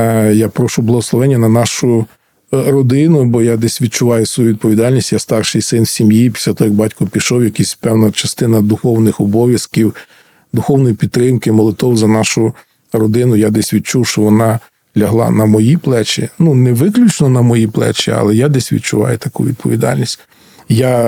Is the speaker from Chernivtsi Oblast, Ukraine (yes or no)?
no; Ternopil, Ternopil Oblast, Ukraine; Я народився, виріс в Тернополі, і батьки мої жили в Тернополі.